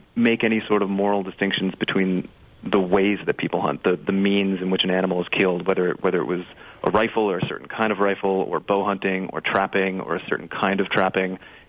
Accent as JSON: {"language": "English", "region": "Northeast", "country": "United States", "said": "I'm coming from the Northeast, very liberal academia"}